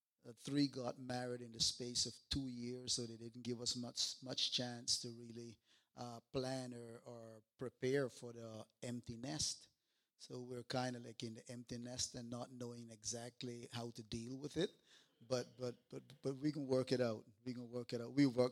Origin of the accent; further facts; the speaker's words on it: Roatan, Bay Islands, Honduras; now in La Ceiba, Honduras; I'm really not a native from La Ceiba. I'm from Roatan. That's another story. There's some islands that Honduras owned that was one time owned by the English, Great Britain, or England, I should say. And so that's where I got my English from.